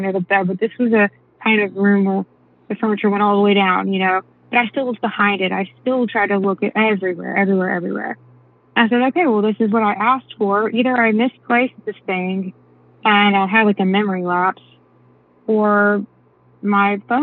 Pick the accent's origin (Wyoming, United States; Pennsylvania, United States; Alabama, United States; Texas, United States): Alabama, United States; Decatur; now in Birmingham, United States; I live in Birmingham, Alabama. And last weekend, I went back to my hometown, Decatur, Alabama. It's a small town